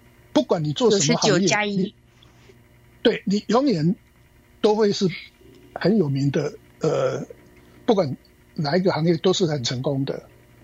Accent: China; 你看我们中国人有很多到现在还流行的一些甚至是简单的菜点

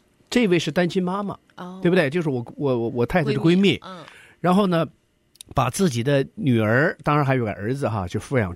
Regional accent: Shenyang, Liaoning, China; 也是我们沈阳人

